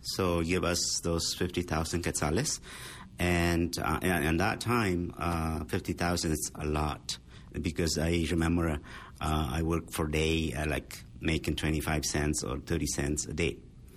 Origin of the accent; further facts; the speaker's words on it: Guatemala; first language Kaqchikel; English is a second language; moved away as an adult; now in United States; Kinak in Kakchikel, my first language, means beans. I'm from Guatemala, from the area Kakchikel. I came to the U.S. about 35 years ago, in 1981-82